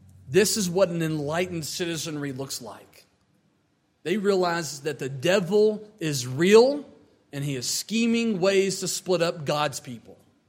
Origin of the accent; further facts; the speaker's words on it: Kentucky, United States; because I was born and raised in Kentucky, and this outsider knew more about my commonwealth, to me a state, than I did, you know.